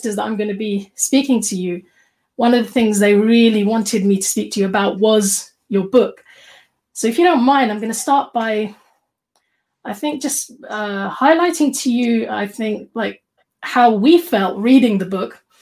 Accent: United Kingdom; growing up in Britain, I had a certain level of patriotism, you know, or sense of connection to Britain.

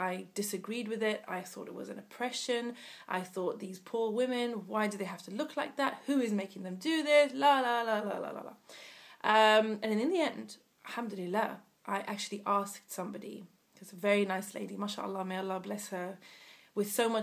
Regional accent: Zimbabwe; moved away as an adult; also born or lived in Leeds, United Kingdom / Ethiopia; Born in Leeds and spent 2 years there and then went to Ethiopia and then spent the rest of my childhood up until the age of 18 in a country called Zimbabwe, and that's where I did my schooling.

